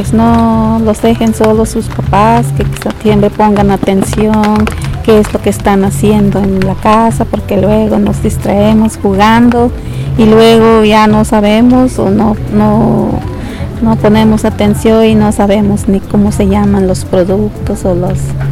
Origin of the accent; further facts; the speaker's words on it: Cuetzalan, Puebla, Mexico; vengo de Cuetzala, bueno, del centro, pero es un barrio que se llama Xiliapa.